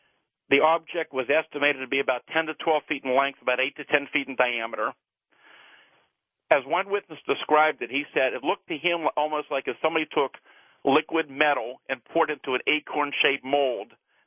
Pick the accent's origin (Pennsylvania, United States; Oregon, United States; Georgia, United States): Pennsylvania, United States; Greensburg; I was 16 when the event happened, about 12 miles from my hometown of Greensburg in a little village of Kecksburg, PA.